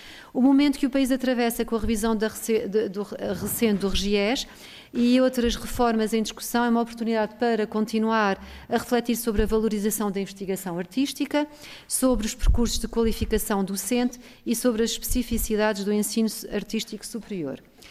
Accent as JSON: {"language": "Portuguese", "region": "Leiria", "country": "Portugal", "said": "Sou do Distrito de Leiria, portanto, é um gosto para mim também estar aqui."}